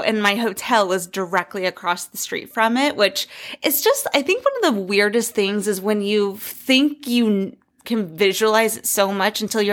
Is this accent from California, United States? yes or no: no; Arizona, United States; But obviously we're from America, we're from Arizona, but I have been obsessed with British history since I was like 9, 10, really about 12.